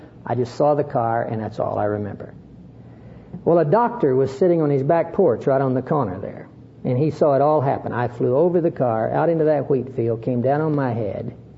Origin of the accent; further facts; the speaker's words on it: Hollis, Oklahoma, United States; also born or lived in Dodsonville, Texas; I was born in Texas in a little town called Dodsonville, 1 mile from Oklahoma state line over to the west. When I was age 5, my parents moved over to Hollis, Oklahoma